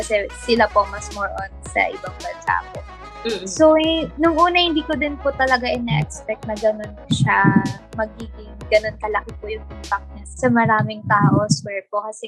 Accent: Bulacan, Philippines; kasi taga Bulacan po ako eh. So, laking Bulacan po talaga ako ever since hindi po ako na-stay sa Manila.

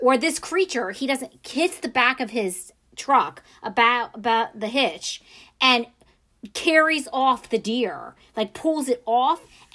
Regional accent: Maryland, United States; So, I grew up in Maryland, so this is kind of, you know, near where I grew up.

